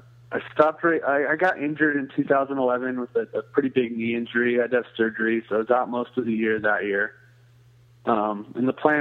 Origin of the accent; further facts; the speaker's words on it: Boulder, Colorado, United States; I mean, growing up, it was always like growing up in the mountains outside of Boulder.